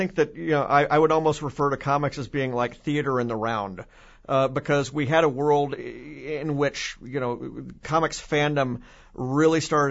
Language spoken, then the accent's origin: English; Memphis, Tennessee, United States; At a convention in Memphis, my hometown, a couple of years ago